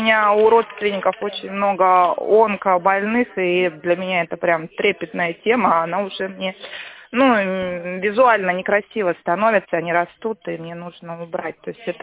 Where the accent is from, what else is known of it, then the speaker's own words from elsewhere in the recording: Kiselyovsk, Kemerovo Oblast, Russia; Я сама из Киселевска.